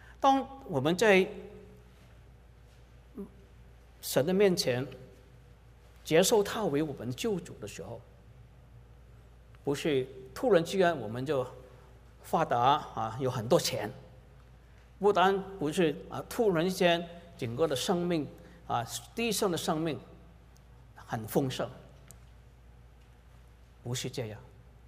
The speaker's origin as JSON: {"language": "Chinese", "country": "Hong Kong", "tie": "born or raised there", "lives_now": "Canada", "said": "一个弟兄和我一起在香港长大的"}